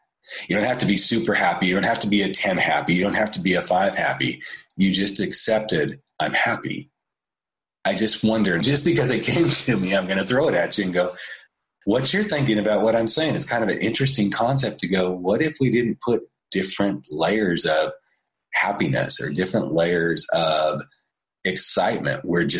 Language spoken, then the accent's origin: English; Colorado, United States; my dad is, and I grew up in Colorado, and he used to elk hunt